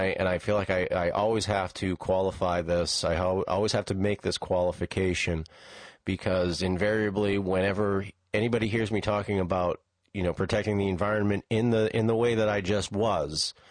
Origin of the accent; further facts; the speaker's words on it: New England, United States; I'm from New England and we tend to not pronounce our R's.